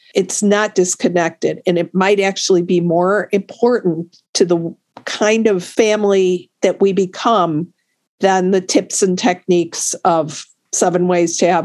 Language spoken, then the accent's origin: English; United States; I'm an American. I know how to do an individual.